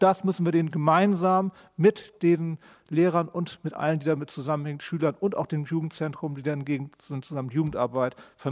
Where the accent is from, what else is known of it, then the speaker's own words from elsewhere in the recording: Lower Saxony, Germany; Ich bin aus dem Landkreis Verden